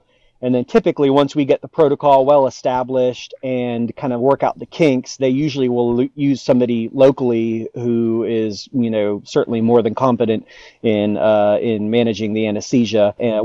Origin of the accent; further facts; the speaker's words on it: Sacramento, California, United States; I grew up in Sacramento.